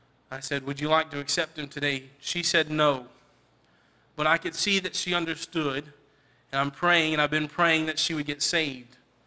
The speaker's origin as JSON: {"language": "English", "region": "West Virginia", "country": "United States", "said": "I'm a junior here at Landmark, and I'm from West Virginia, and I'm studying to be a pastor."}